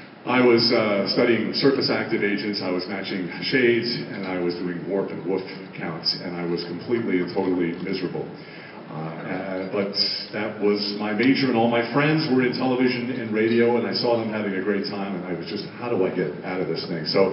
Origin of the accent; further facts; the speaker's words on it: New York, United States; born there; my whole family, except for me, I was born in New York, my whole family is from the deep, deep South, Southern Baptist.